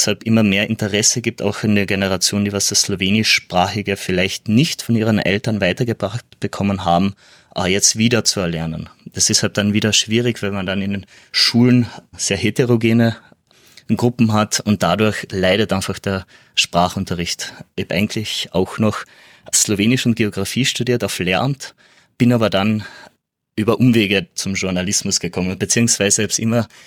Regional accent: Klagenfurt, Carinthia, Austria; Ich bin in Klagenfurt aufgewachsen, beziehungsweise meine Mutter kommt aus Bleiburg, beziehungsweise Wiederndorf, das ist ein kleiner Ort in Bleiburg und mein Vater kommt eigentlich aus Italien, aus Triest

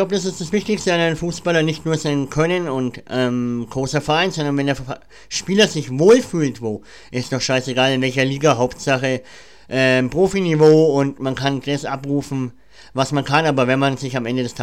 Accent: Germany; Ich als Deutscher mit der deutschen Fanbrille sage ich auch Deutschland

